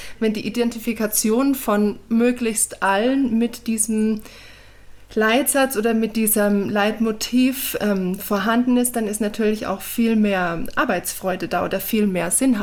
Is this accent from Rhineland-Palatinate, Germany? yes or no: no; Bavaria, Germany; in Franken, Nähe meiner Heimat